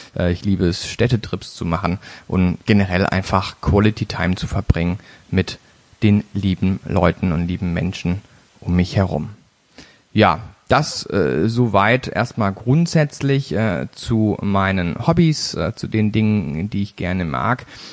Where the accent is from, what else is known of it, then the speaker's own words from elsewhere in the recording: Baden-Baden, Baden-Württemberg, Germany; born there; geboren 31.01.1985 in Baden-Baden, einem kleinen Dorf in der Nähe von Baden-Baden, und zwar komme ich also somit aus dem Süden Deutschlands.